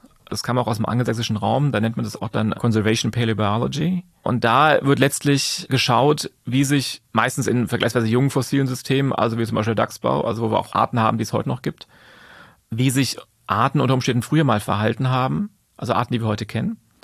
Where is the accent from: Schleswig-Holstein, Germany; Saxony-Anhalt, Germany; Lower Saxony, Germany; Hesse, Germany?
Hesse, Germany; Frankfurt am Main; Ich komme aus Frankfurt am Main, von daher ist der Taunus nicht weit weg.